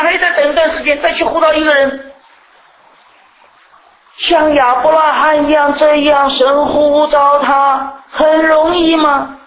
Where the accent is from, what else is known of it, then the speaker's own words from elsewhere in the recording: China; 你知道我是一个中国人